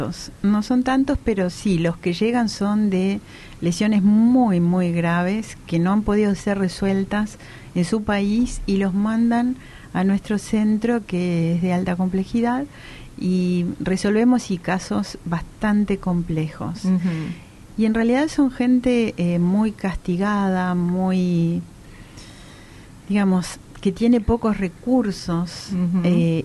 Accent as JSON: {"language": "Spanish", "region": "Jujuy", "country": "Argentina", "tie": "born there", "lives_now": "Salta, Argentina", "said": "Yo nací en Jujuy, vivo en Salta hace 30 años"}